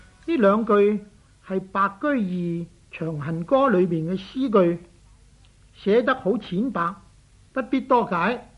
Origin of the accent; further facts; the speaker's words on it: Guangdong, China; 我哋广东人